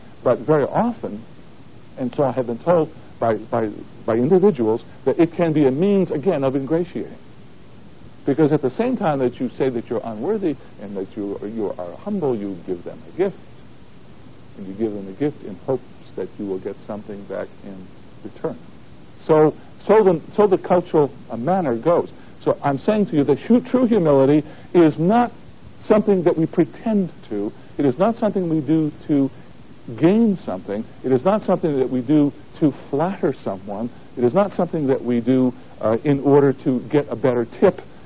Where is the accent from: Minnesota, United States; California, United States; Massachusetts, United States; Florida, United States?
Massachusetts, United States; Boston; In fact, I come from Boston. And in Boston, you know, you get manners with your mother's milk. You're supposed to behave in a certain way because you're a proper Bostonian.